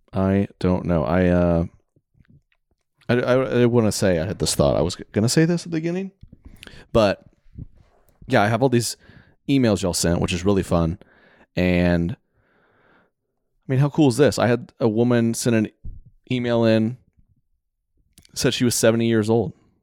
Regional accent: the South, United States; I'm from the South, right?

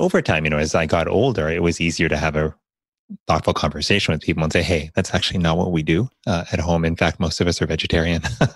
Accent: Miami, Florida, United States; growing up in Miami, Florida, that had a large African-American and Latino population.

